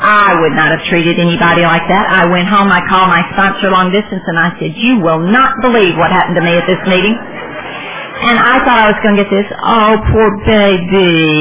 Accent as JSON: {"language": "English", "town": "Jackson", "region": "Mississippi", "country": "United States", "tie": "born or raised there", "moved": "as an adult", "said": "And now, I was raised in Jackson, Mississippi all my life, had lifelong friends there, my program was there, my sponsor was there, but it was going to be great, an adventure to move."}